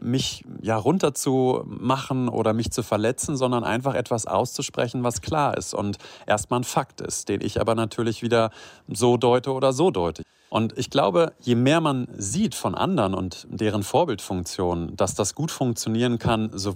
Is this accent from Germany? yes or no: yes; Lower Saxony, Germany; now in Rhineland, Germany; Ich lebe zwar hier, aber ich komme aus Niedersachsen, hier aus der Ecke von Göttingen.